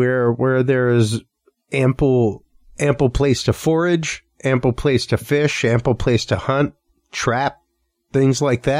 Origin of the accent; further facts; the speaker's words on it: Houston, Texas, United States; No, no, that's all right. I'm from Houston, buddy.